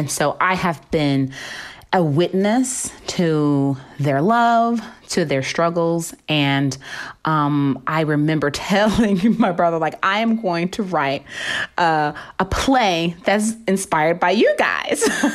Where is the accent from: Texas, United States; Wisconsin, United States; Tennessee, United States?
Tennessee, United States; Memphis; born or raised there